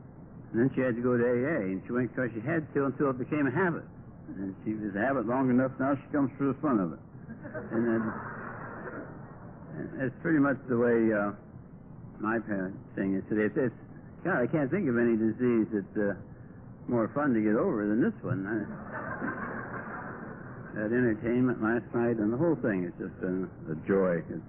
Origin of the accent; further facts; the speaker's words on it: Ohio, United States; also born or lived in California; But anyway, I'm originally from California, or originally from Ohio, but I got sober in California. And in 48 days, but who's counting, we're going to move back to California, Laguna Niguel.